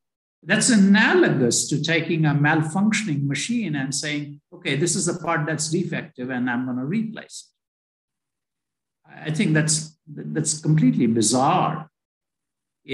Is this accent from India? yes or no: yes; India; born there; I was born in India. I went to medical school in India.